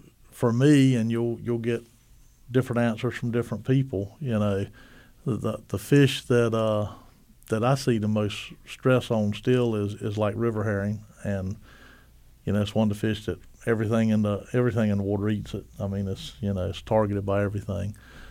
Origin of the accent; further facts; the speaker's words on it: Wrightsville Beach, North Carolina, United States; because I grew up on Wrightsville Beach, so, you know, I've seen it for a long time.